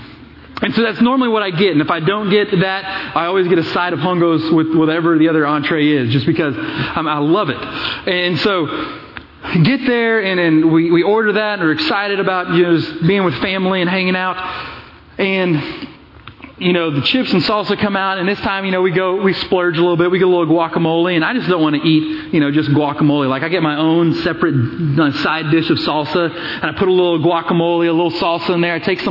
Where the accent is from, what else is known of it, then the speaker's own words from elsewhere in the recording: Austin, Texas, United States; But I grew up in Austin. She grew up here in Dallas.